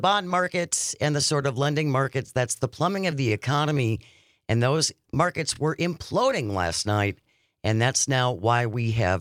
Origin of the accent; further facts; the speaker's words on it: United States; Trust me. I'm an American. I support my president.